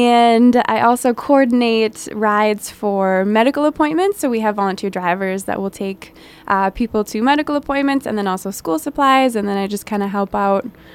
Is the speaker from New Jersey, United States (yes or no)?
no; Hastings, Minnesota, United States; born there; also born or lived in Eagan; Well, I was born in Hastings.